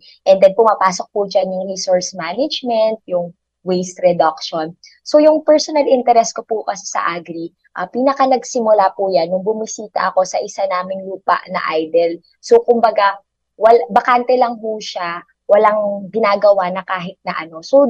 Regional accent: Bulacan, Philippines; Yung hometown ko po, ang bayan ng Pombong, ay may coastal barangays din.

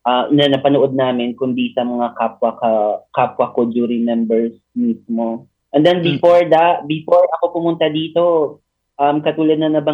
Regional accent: Cagayan Valley, Philippines; So, tubong Isabela ako. Taga Purok 5 kami, pero Purok 7 yung ano namin, yung palayan namin. Medyo liblib na lugar

